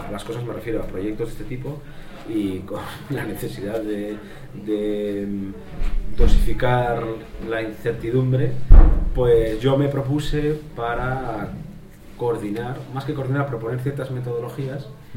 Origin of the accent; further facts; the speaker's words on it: Bilbao, Basque Country, Spain; vengo de Bilbao.